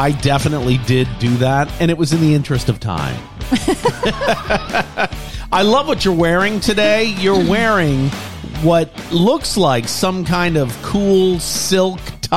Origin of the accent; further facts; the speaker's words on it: Lafayette, Louisiana, United States; have opened a branch in my hometown of Lafayette, Louisiana.